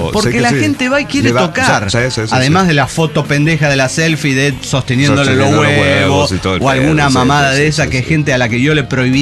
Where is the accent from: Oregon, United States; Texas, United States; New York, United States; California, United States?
Texas, United States; en realidad soy de cerca de Dallas, Texas.